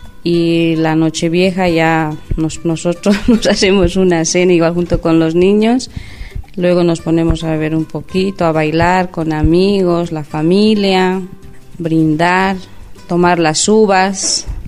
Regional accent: La Paz, Bolivia; now in Bolaños de Calatrava, Spain; soy de Bolivia, de La Paz. Llevo aquí en España 7 años, estoy aquí en Bolaños de Calatrava, en la ciudad de Castilla-La Mancha.

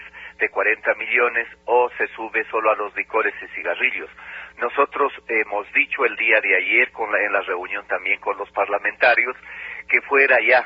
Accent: Ecuador; Usted acuérdese cuánto se pidió como centrales sindicales, como pueblo ecuatoriano y afiliados

